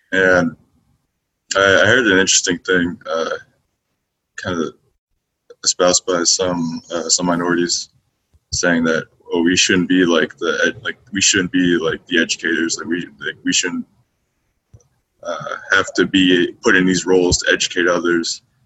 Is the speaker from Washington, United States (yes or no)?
yes; Parkland, Washington, United States; I was raised in Parkland, Washington. So basically Tacoma, I've been in Tacoma for, you know, whole life.